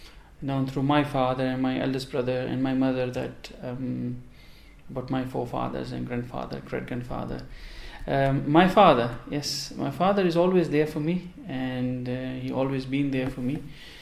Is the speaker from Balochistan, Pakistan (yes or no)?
yes; Quetta, Balochistan, Pakistan; also born or lived in London; I'm from Pakistan, a province called Balochistan. Lived all my life there. Brought up in Quetta, one of the capital city of Balochistan. And did all my education back home, except my Master in Business Administration, which I did in London.